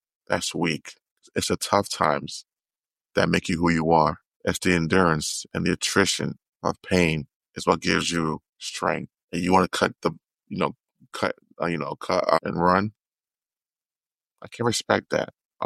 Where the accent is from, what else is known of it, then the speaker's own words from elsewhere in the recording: California, United States; Like I'm from Cali. I have a lot of pain.